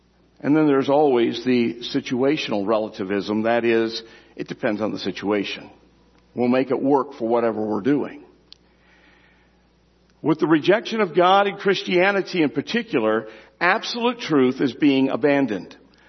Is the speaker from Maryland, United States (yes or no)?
no; Michigan, United States; When I grew up in Michigan, one thing I don't remember ever happening was a Sunday funeral.